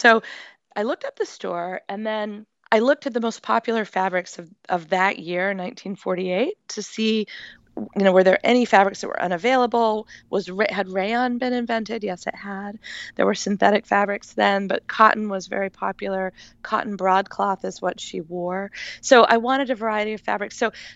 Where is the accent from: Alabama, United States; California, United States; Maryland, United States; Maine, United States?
Maine, United States; And that painting was done near where I grew up in Maine, and it's been called one of the iconic American paintings.